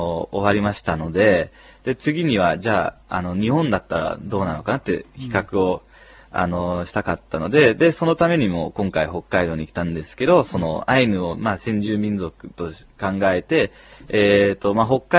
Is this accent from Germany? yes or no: no; Netherlands; 父親がオランダ人で、まあ、生まれ育ったのはオランダなんですけど、